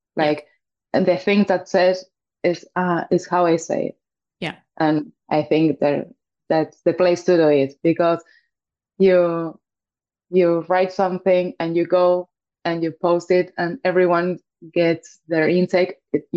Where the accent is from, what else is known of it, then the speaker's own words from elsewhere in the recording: Uruguay; Because I'm from Uruguay.